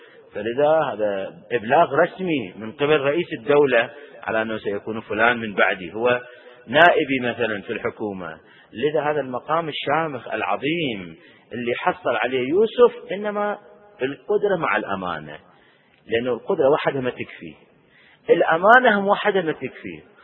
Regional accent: Iraq; نحن كعراقيين وكمذهب أهل البيت بالخصوص، هنا بعد أخص الذكر بمذهب أهل البيت، أتبع مذهب أهل البيت

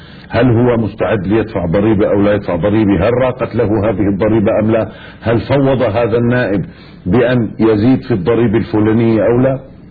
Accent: Lebanon; في الدولة عندنا في لبنان مثلا

